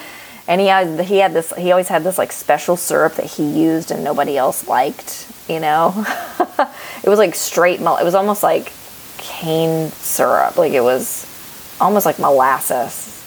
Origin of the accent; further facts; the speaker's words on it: the South, United States; And I grew up in the South